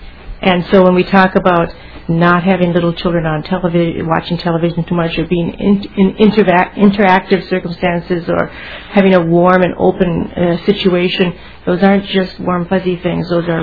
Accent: Hibbing, Minnesota, United States; now in Columbia Heights, United States; from Columbia Heights, Fridley area, and let's see, first term, and I grew up in the range in Hibbing.

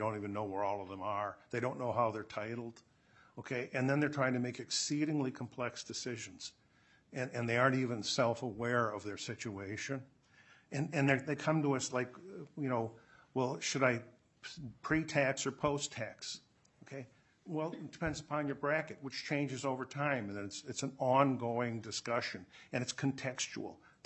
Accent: Long Lake, Minnesota, United States; I'm from Long Lake, Minnesota.

